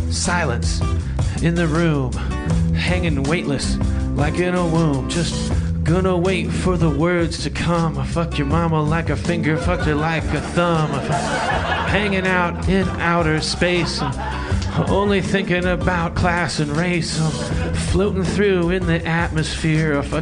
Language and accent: English; the South, United States; I grew up in the South